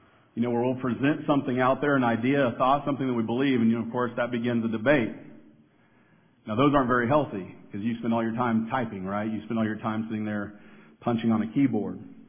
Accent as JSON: {"language": "English", "town": "Kansas City", "region": "Missouri", "country": "United States", "tie": "born or raised there", "said": "in my hometown of Kansas City, there's a place called the Plaza."}